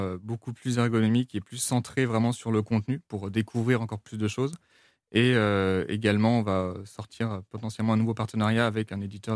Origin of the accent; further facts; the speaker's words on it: Paris, Île-de-France, France; même personnellement en tant que Parisien